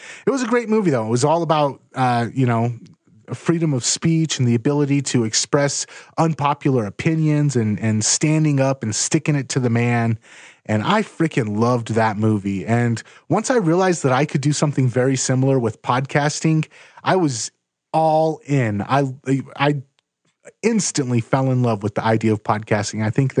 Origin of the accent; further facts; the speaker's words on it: West Coast, United States; It's like, it reminds me of the ocean and growing up on the West Coast.